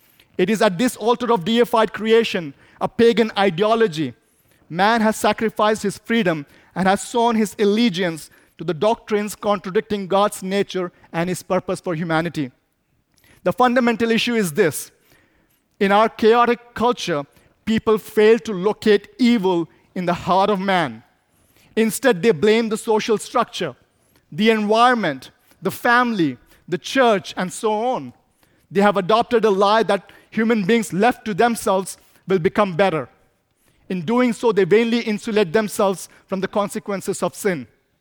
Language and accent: English; India; I come from India, so I can talk about it.